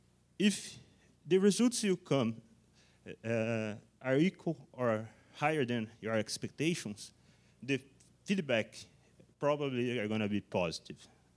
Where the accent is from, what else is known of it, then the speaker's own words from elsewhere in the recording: Brazil; English is a second language; Okay, I'm from Brazil, so sorry about some mistakes in language and stuff like that.